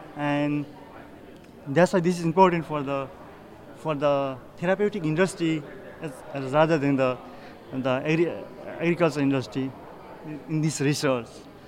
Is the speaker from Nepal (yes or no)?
yes; Nepal; English is a second language; moved away as an adult; now in United States; I'm from Nepal, and I applied here as a graduate school program.